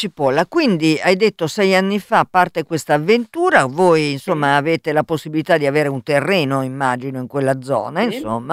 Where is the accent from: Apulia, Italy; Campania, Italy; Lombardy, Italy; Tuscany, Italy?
Campania, Italy; Naples; Ve lo dico da napoletana, guardate, io con i botti e i fuochi d'artificio ci ho convissuto fin da bambina